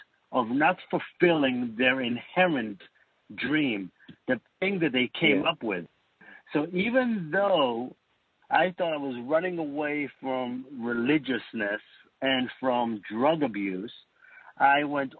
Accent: Israel; also born or lived in United States; I'm over here from Israel. I moved here

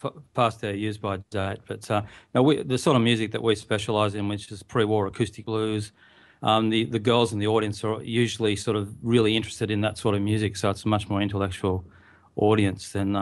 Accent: Tasmania, Australia; You know, I grew up in Tasmania.

